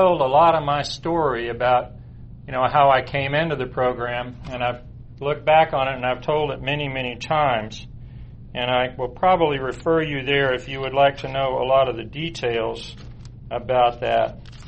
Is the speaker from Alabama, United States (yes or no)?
no; East Point, Georgia, United States; I was born in 1955 in Atlanta. I'm one of those rare natives